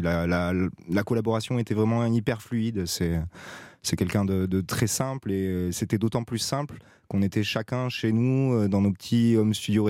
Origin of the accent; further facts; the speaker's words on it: Toulouse, Occitanie, France; also born or lived in Vincennes; Moi, je suis toulousain d'adoption, pareil, parce que je suis né à Vincennes, mais j'ai toujours vécu à Toulouse, donc je me sens vraiment toulousain.